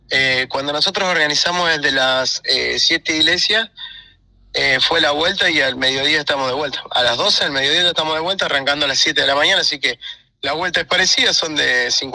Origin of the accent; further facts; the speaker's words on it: Brinkmann, Córdoba, Argentina; Y después pegamos la vuelta a los que somos de Brinkman.